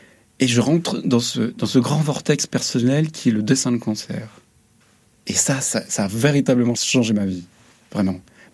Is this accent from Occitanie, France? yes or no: no; Tours, Centre-Val de Loire, France; moi je viens de Tours, qui est dans la Touraine, qui est une ville un peu bourgeoise, qui est un peu, où c'est pas facile d'être en marge.